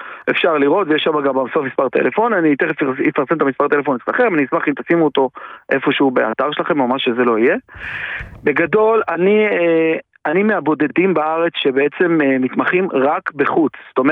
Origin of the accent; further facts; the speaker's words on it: Herzliya, Tel Aviv District, Israel; נכון, במקור אני מהרצליה.